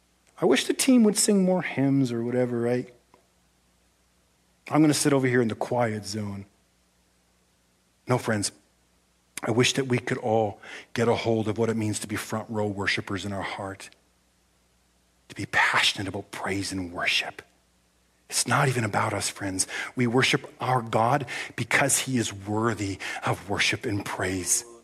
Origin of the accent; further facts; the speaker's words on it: Canada; but in Canada, we're a funny bunch. It's okay. We're Canadian. We're proud of it.